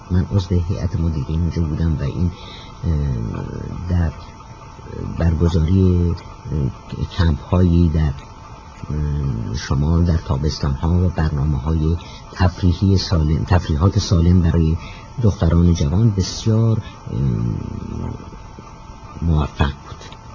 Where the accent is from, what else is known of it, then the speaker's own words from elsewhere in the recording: Iran; moved away as an adult; تا وقتی که از ایران بیرون آمدم هیچ وقت از جمعیت های زنان به دور نبودم.